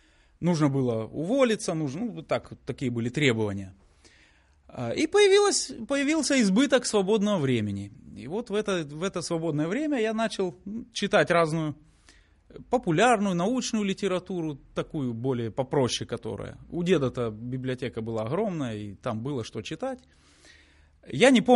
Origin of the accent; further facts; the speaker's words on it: Kazakhstan; now in Israel; Откуда родом? Родом с Казахстана, хотя корни у нас не оттуда.